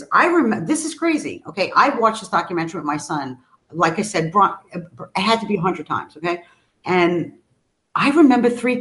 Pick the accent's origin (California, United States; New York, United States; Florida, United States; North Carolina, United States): New York, United States; Brooklyn; I know the one that had a really big impact on me, born and raised in Brooklyn. You know, you could see the Statue of Liberty.